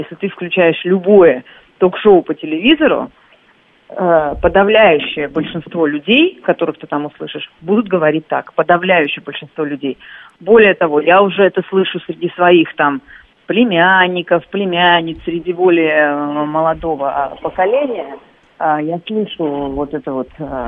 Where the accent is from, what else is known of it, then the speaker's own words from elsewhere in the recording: Krasnodar Krai, Russia; Я выросла на Кубани, я очень люблю эту кубанскую балачку